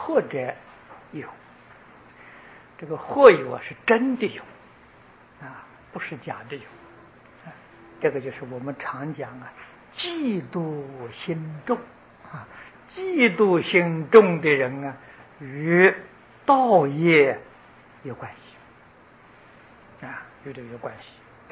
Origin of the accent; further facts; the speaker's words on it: Taiwan; 现在咱们台湾人在国际上